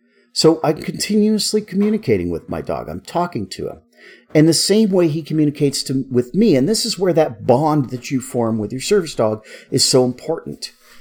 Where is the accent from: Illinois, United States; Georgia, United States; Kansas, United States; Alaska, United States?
Alaska, United States; I use sled dog commands because that's what I learned when I was growing up in Alaska mushing dogs.